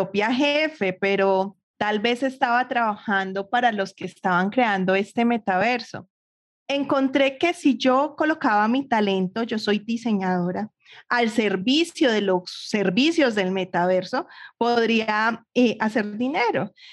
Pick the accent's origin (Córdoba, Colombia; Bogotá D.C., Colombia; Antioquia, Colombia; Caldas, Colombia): Antioquia, Colombia; Lo que pasa es que soy paisa, soy de la parte así de Colombia que negocia, que por acá decimos que vendemos hasta un duende.